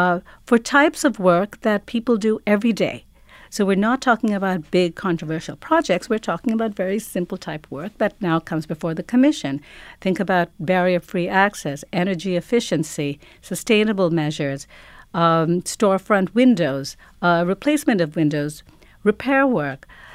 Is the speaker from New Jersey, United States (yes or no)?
no; New York City, New York, United States; as a New Yorker, I understand that the city should evolve and grow, but the preservation of our unique buildings and our heritage is really vitally important.